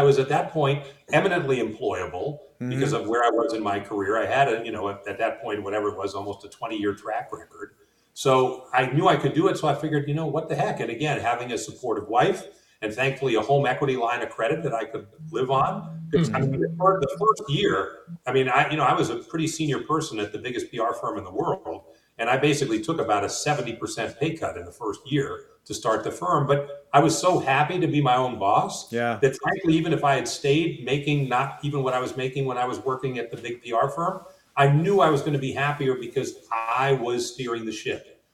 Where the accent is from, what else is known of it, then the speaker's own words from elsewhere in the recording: New York, United States; now in Chicago, United States; as I said, I'm originally from New York, but I'm out here and I'm fully a Midwesterner now, or almost fully. You know, it takes a little while to get that New York out of you.